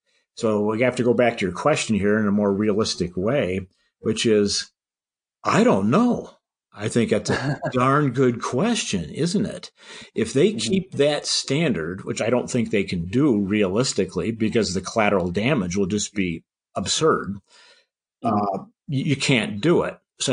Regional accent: Michigan, United States; My home state is Michigan.

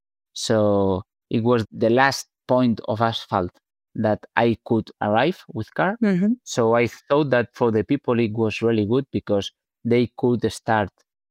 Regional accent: Barcelona, Catalonia, Spain; English is a second language; moved away as an adult; now in Andorra; So I'm not from Andorra. I born in Barcelona.

